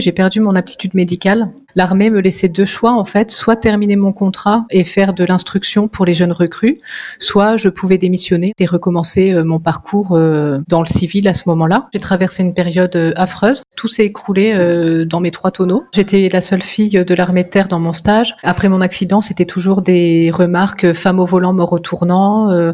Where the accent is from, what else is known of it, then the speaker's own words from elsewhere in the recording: Auvergne-Rhône-Alpes, France; J'ai grandi en Auvergne, donc à proximité des volcans.